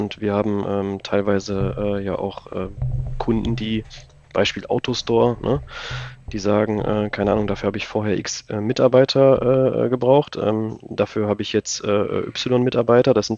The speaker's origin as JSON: {"language": "German", "town": "Dinslaken", "region": "North Rhine-Westphalia", "country": "Germany", "said": "Ja, ich komme auch aus Dienstlaken"}